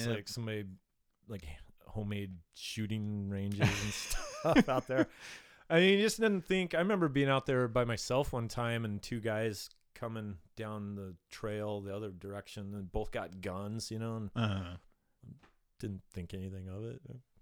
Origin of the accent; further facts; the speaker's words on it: Yelm, Washington, United States; because where we grew up in Yelm is pretty rural, very rural.